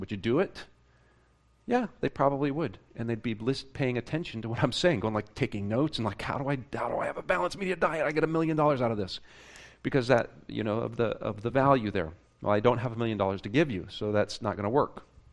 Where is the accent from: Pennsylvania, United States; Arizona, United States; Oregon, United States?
Oregon, United States; also born or lived in Chicago; I used to live in Chicago, and when I lived there, as you know, as I told you, I grew up in Oregon, so I grew up in the country.